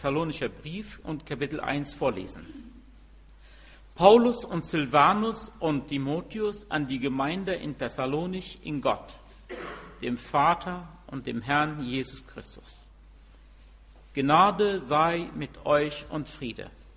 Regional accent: Egypt; now in Hanover, Germany; ich bin aus Ägypten. Ich bin hier in Hannover seit 2002

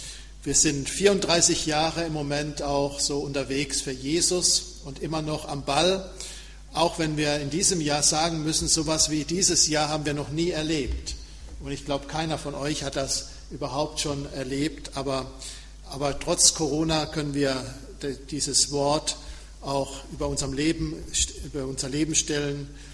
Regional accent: Sehnde, Lower Saxony, Germany; ich komme aus Sehnde.

